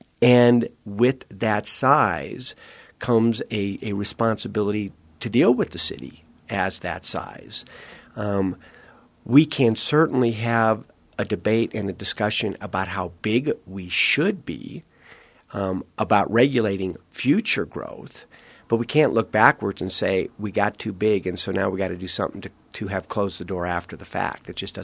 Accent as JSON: {"language": "English", "town": "Denver", "region": "Colorado", "country": "United States", "tie": "born or raised there", "said": "But since I have lived in Colorado most of my life, I grew up in North Denver."}